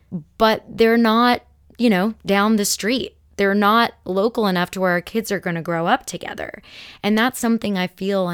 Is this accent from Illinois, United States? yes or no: yes; Elmhurst, Illinois, United States; born there; One of my favorite stories to tell people is I was born in Elmhurst, Illinois, and my sister is 3.5 years older than me.